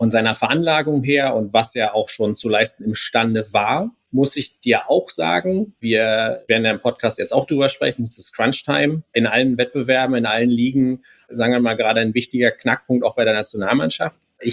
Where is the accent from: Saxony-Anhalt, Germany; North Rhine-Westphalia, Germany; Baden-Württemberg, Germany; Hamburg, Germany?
Baden-Württemberg, Germany; Freiburg; Ich hätte als Freiburger hätte ich genauso reagiert.